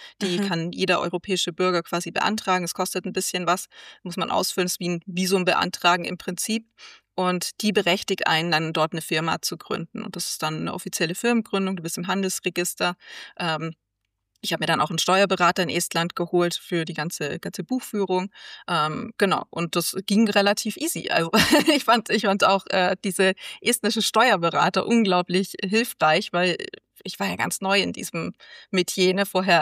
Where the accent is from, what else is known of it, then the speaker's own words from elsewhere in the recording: Germany; dass ich als Deutscher auch woanders gründen kann.